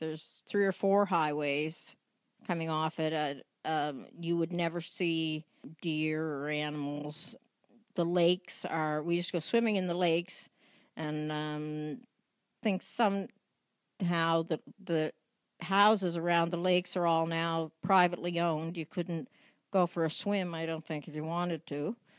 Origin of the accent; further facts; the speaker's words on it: Fall River, Massachusetts, United States; Growing up in Fall River was fun, although there weren't very many people.